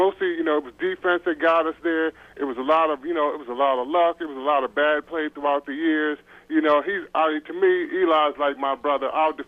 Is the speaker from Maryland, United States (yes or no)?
yes; Columbia, Maryland, United States; also born or lived in Queens, New York; We moved from New York, from Queens, to Columbia, Maryland. So I'm rooted there.